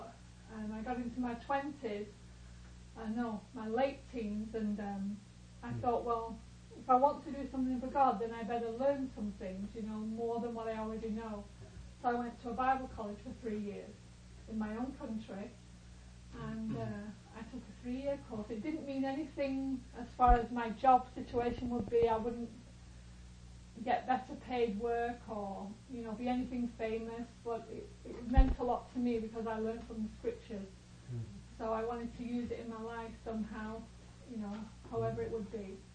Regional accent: England, United Kingdom; because I'm from England, it's kind of a religious country

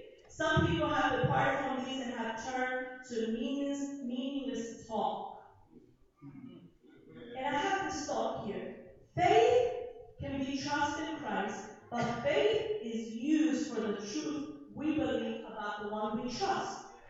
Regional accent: United States; even though I'm Puerto Rican, I've never been, I was born and raised in the States.

